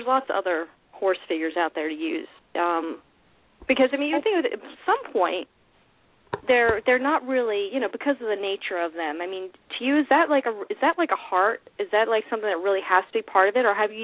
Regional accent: New Jersey, United States; But also, I'm from Jersey originally

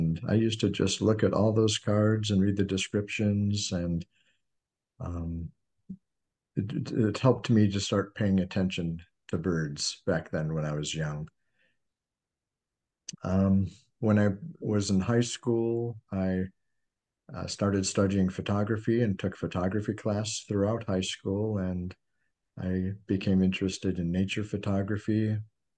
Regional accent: Chicago, Illinois, United States; I grew up in the Chicago area, and there was two early formative experiences.

